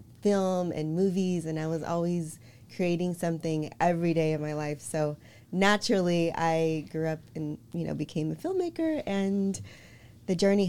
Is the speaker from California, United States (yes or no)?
yes; San Jose, California, United States; growing up in East San Jose is similar, I'm sure, to growing up in East LA, you know, same vibes, same type of people.